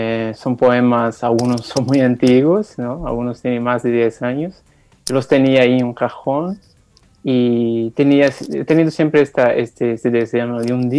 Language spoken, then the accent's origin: Spanish; Northeast Brazil, Brazil; Spanish is a second language; tenemos también una región que es casi desértica, digamos, ¿no? Es semiárido, que es de donde vengo, y se llama en portugués sertão